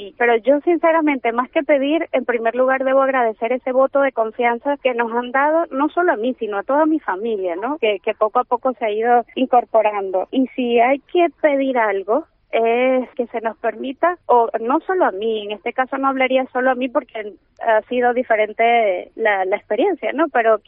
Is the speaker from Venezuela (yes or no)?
yes; Venezuela; now in Vigo, Spain; Yo vengo de Venezuela. Llegué aquí a Vigo aproximadamente el 21-22 de noviembre. Ya vamos a tener un año acá